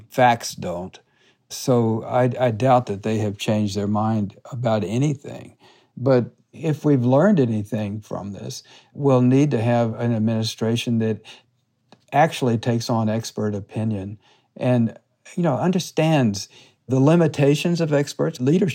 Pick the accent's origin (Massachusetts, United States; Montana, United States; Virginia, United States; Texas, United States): Texas, United States; which I can testify as a Texan is a rare act of clemency.